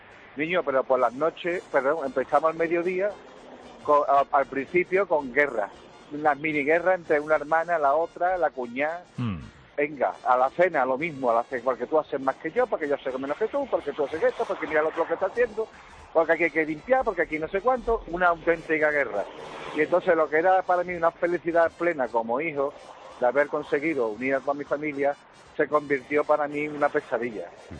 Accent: Seville, Andalusia, Spain; porque no teníamos ascensor, somos del Tardón, y ahí no podíamos bajar los pobres.

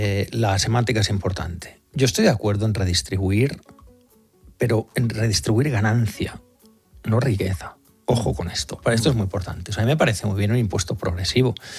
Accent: Catalonia, Spain

